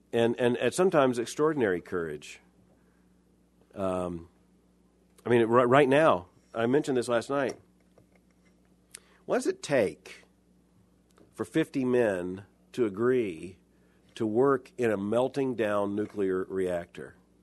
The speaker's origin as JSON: {"language": "English", "town": "Lakeland", "region": "Florida", "country": "United States", "tie": "born or raised there", "said": "the church I grew up in Lakeland, Florida."}